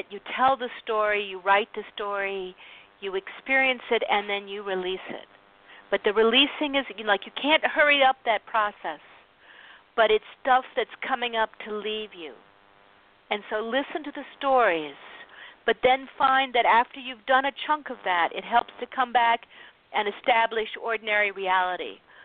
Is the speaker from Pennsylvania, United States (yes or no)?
yes; Philadelphia, Pennsylvania, United States; born there; Philly. I was born in Philadelphia, too.